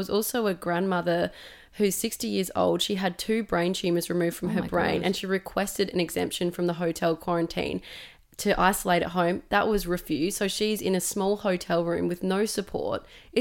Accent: South Australia, Australia; I mean, obviously we're from South Australia

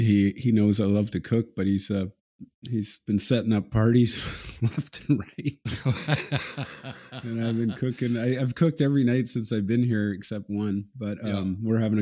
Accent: Canada; as a kid growing up in Canada, getting picked by your favorite team.

